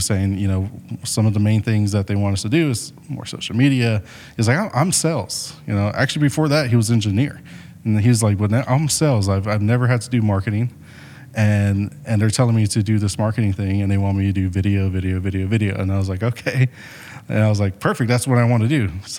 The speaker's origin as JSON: {"language": "English", "town": "San Antonio", "region": "Texas", "country": "United States", "said": "And so I'm from San Antonio, Texas."}